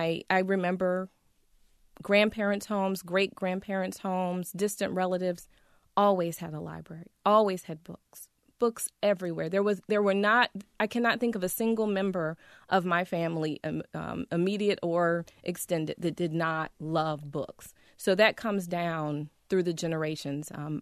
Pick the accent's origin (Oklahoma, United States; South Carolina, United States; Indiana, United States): South Carolina, United States; what does that mean to me, this black girl growing up in South Carolina?